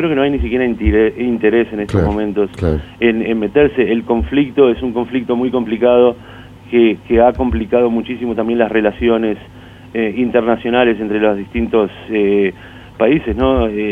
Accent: Israel; yo soy un ciudadano israelí, pertenezco a una de las partes, uh-huh, del conflicto

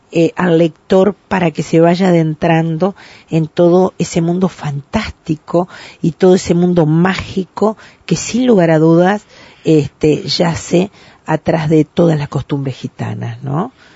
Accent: Uruguay; Yo, como muchos uruguayos

